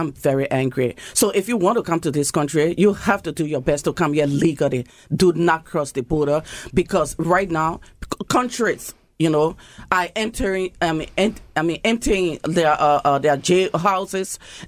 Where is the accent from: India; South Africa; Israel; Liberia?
Liberia; now in United States; I'm actually from Liberia, a small country on the west coast of Africa.